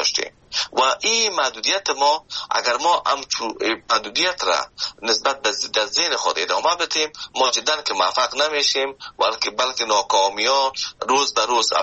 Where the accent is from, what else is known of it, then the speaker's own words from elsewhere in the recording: Afghanistan; now in Canada; من از افغانستان به کانادا آمدم